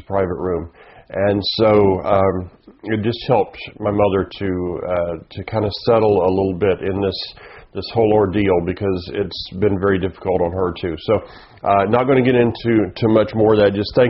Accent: the South, United States; But, I grew up in the South, and I grew up in a very prejudiced area, and I got through that.

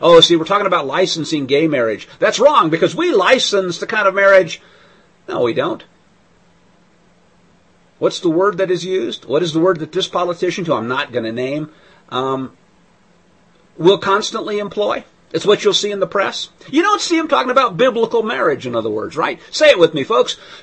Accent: Missouri, United States; accent: Southern; because I come from Missouri, where we speak Southern

